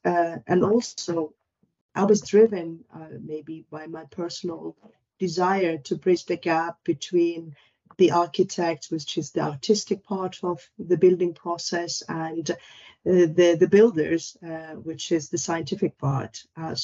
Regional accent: Abu Dhabi, United Arab Emirates; I grew up in the Emirates of Abu Dhabi, and I literally witnessed the birth of a city emerging from the sand.

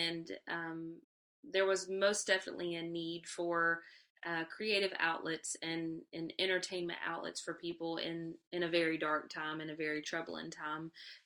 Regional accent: North Carolina, United States; a dinner theater that I started in my hometown here in North Carolina.

